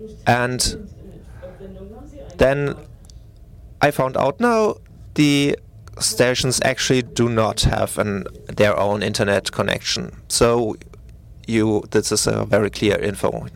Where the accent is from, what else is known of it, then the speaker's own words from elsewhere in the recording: Switzerland; I am from Switzerland, and I feel it's going very similar in Switzerland.